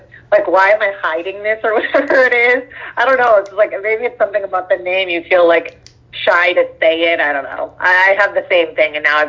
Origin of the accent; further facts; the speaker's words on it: Minnesota, United States; born there; Okay, so I was born in Minnesota. My parents are from India. And so it was very, not a lot of Indians in Minnesota.